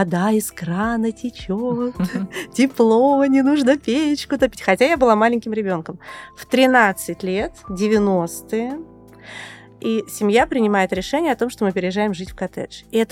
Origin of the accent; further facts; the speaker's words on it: Siberia, Russia; Я родилась и выросла в Сибири, в Бамовском поселке. Родители строили БАМ в Байкал-Амурской магистрали.